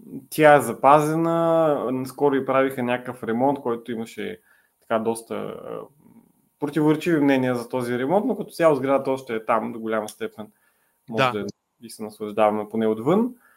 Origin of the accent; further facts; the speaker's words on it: Plovdiv, Plovdiv Province, Bulgaria; Той започва кариерата си всъщност в Пловдив, което така да изтъкне като пловдивчанин.